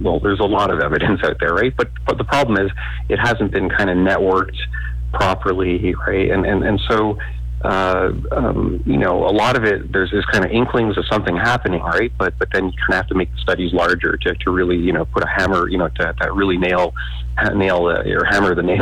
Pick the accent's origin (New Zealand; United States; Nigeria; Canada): Canada; also born or lived in Germany; I'm Canadian. I lived in Germany, did my PhD there and so on, and stayed there.